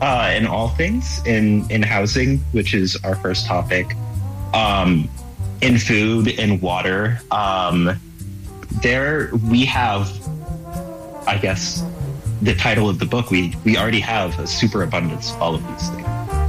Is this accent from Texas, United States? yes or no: yes; Texas, United States; I'm from Texas, so I don't know what happens when you get cold.